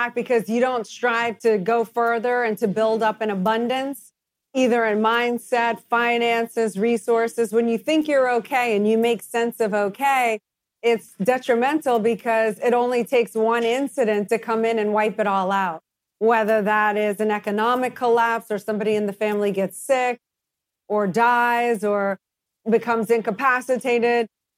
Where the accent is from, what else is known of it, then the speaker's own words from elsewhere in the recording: New Orleans, Louisiana, United States; Well, I grew up in New Orleans, Louisiana. You know, I had a really great childhood.